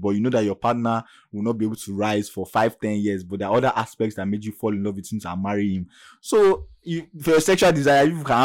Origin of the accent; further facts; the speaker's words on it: Nigeria; like, as a Nigerian man, Nigerian men